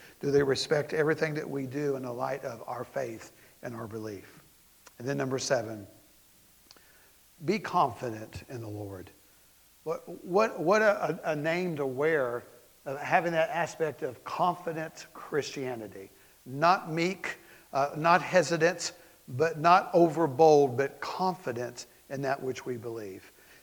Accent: Australia; I'm not from the area. I'm from Australia.

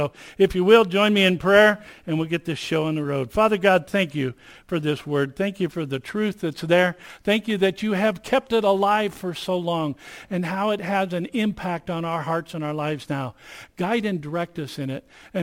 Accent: Jungo, Nevada, United States; also born or lived in Winnemucca; I'm from Winnemucca. I actually grew up in Jungo when it was a town way back when, back in the 60s in the dirt.

